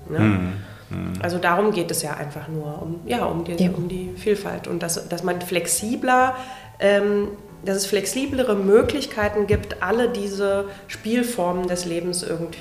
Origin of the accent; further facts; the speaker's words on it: East Germany, Germany; ich komme ja nun aus dem Ostteil des Landes